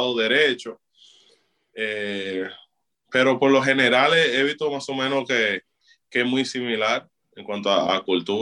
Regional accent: Dominican Republic; Gracias a ellos me apuntaron en un colegio bueno, como decimos, dominicana

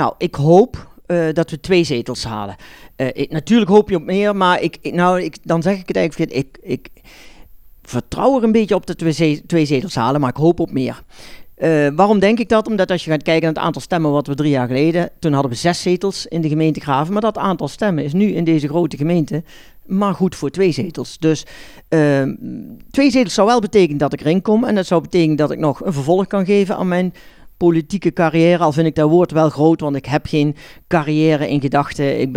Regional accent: Escharen, North Brabant, Netherlands; Ik kom voor de partij, lokale partij Graven uit. Ik kom uit de Scharen.

